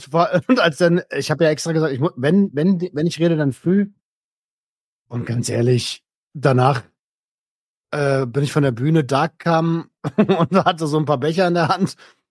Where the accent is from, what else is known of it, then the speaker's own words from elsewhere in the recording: Berlin, Germany; Ja, meine Heimatstadt und dann am Brandenburger Tor sprechen zu dürfen.